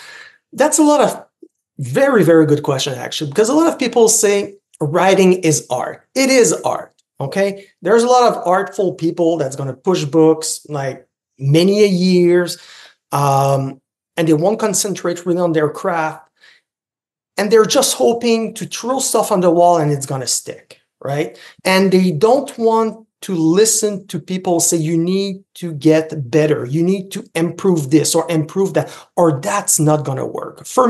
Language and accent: English; Canada; accent: French Canadian; first language French; English is a second language; now in Ottawa, Canada; As you can probably see or hear from my accent, I'm a French Canadian. I barely speak English at home. I live in Ottawa, but my kids are Francophone. My wife is Francophone.